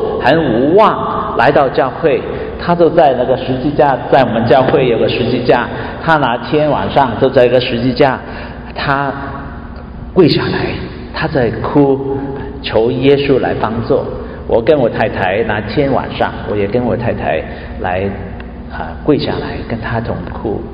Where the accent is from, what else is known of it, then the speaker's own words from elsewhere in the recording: Hong Kong; moved away as an adult; now in Canada; 现在我在加拿大的日子啊，比在香港的日子大概两倍的时间啊。你知道我是多少多大，我大概19岁来加拿大啊，现在已经59了啊